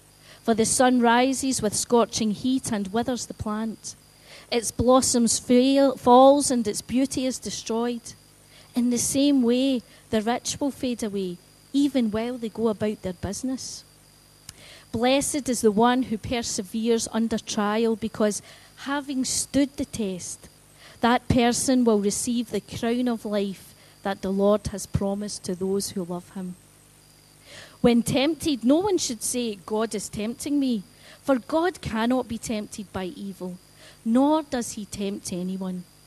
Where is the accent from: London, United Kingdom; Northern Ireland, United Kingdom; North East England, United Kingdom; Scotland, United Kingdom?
Scotland, United Kingdom; Coatbridge; now in Airdrie, United Kingdom; I grew up in Coatbridge. Now, for those of you who don't know where Coatbridge is, it's a town in the heart of North Lanarkshire. Now, I live in Airdrie now